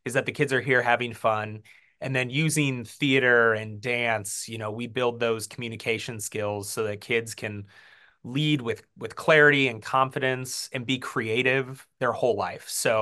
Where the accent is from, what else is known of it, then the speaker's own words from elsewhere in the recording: Davenport, Iowa, United States; So I grew up in Davenport. I grew up in the west end of Davenport over by Gunchy's Pizza, went to Hayes Elementary, Smart, and then West High.